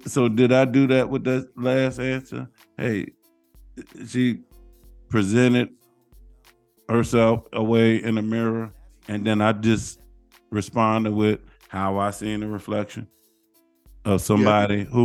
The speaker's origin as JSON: {"language": "English", "town": "St. Louis", "region": "Missouri", "country": "United States", "said": "But I'm from St. Louis. Show me. Don't tell me. Show me."}